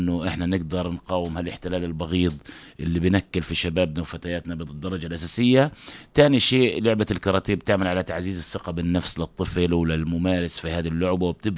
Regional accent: Palestine; احنا كشعب فلسطيني تحت الاحتلال نعاني من الوليات تحت الاحتلال

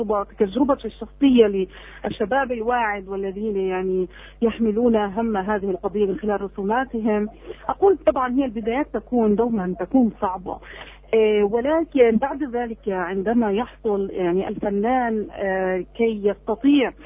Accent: Gaza, Gaza Strip, Palestine; توصيل ما نعانيه نحن كفلسطينيين أهل غزة

